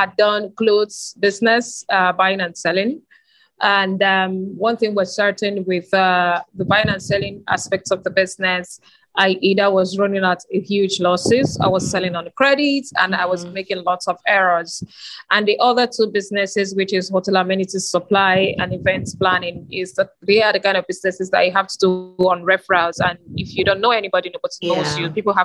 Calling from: Lagos, Nigeria; I am joining in from Lagos, Nigeria, so it's okay to assume sometimes.

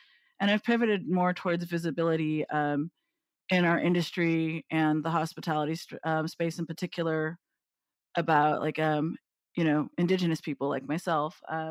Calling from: London, United Kingdom; Beautiful, not sunny London.

